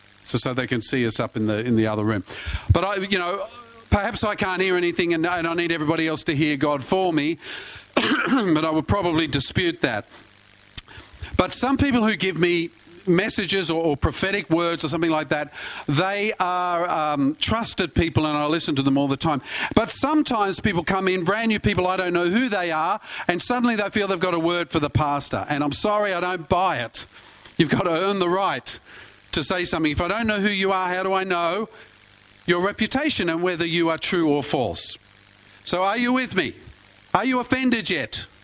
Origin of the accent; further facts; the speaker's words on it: Australia; I understand the concept of a fair go. I am Australian. We get it.